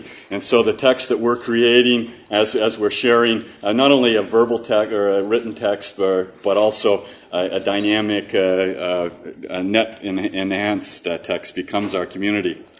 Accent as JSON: {"language": "English", "country": "Canada", "said": "I did have to introduce myself as a Canadian"}